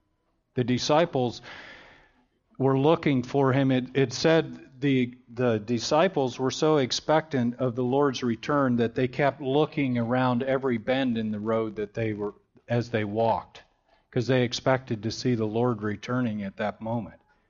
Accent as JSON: {"language": "English", "region": "Michigan", "country": "United States", "tie": "born or raised there", "said": "You know, I grew up in the house that I grew up in Michigan. We never locked our doors."}